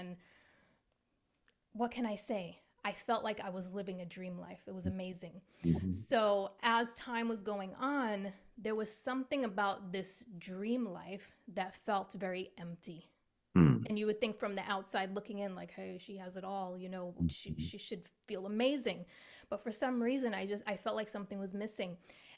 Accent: Rhode Island, United States; moved away as an adult; now in California, United States; So I had the opportunity to move from my hometown in Rhode Island on the East Coast to the West Coast, so to California.

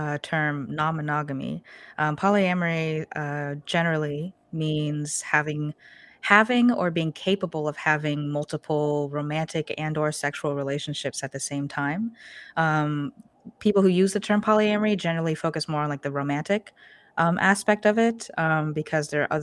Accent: Portland, Oregon, United States; I'm born and raised in Portland, Oregon. My family is from Taiwan and China.

